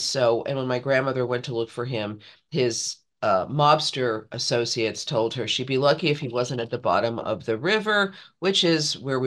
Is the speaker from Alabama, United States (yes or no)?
no; Queens, New York, United States; I'm a Queens girl. I was born in Queens